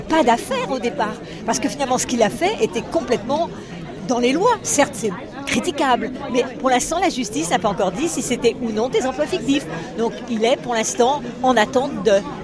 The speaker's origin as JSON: {"language": "French", "town": "Saint-Germain-en-Laye", "region": "Île-de-France", "country": "France", "said": "Saint-Germain-en-Laye."}